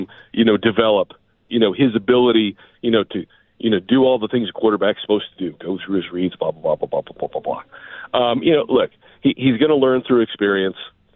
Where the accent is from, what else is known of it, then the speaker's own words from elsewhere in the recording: Chicago, Illinois, United States; I'm 53 years old. I'm from Chicago. I'm black and blue division.